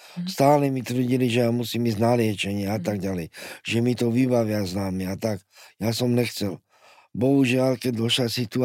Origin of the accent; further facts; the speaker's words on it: Rusovce, Bratislava Region, Slovakia; now in Bratislava, Slovakia; ja som sa po dospelosti osamostatnil a odišiel som z Rusoviec do Bratislavy.